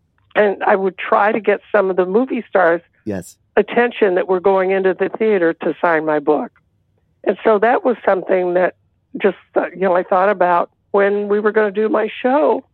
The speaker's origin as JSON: {"language": "English", "town": "Hollywood", "region": "California", "country": "United States", "tie": "born or raised there", "said": "I was growing up in Hollywood with my grandmother"}